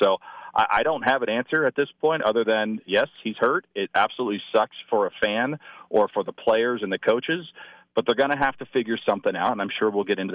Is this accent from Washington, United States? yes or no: no; Oakridge, Oregon, United States; born there; Well, I mean, naturally, being born in Oak Ridge, Oregon, so this is a little bit of a homecoming for me